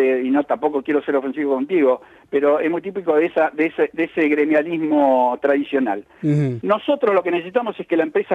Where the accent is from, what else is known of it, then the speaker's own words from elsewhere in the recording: Argentina; Y son todos empleados, y somos todos argentinos.